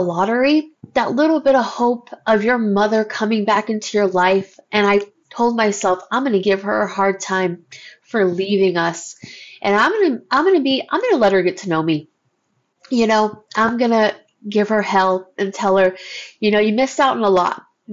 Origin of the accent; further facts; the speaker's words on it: New Jersey, United States; born there; I was born in New Jersey, so she has ties to the East Coast.